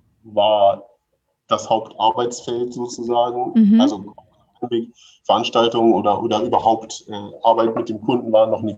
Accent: Hamburg, Germany; ich komme aus Hamburg, also bin schon so ein bisschen Stadtkind, also ich brauchte immer eine Stadt in der Nähe.

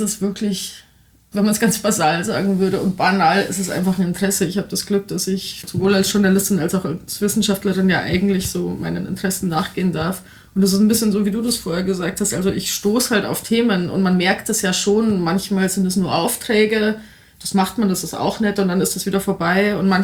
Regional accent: Bavaria, Germany; dass ich manchmal als Bayerin einer ganz anderen Generation, dass ich so ein bisschen deren Anwältin bin.

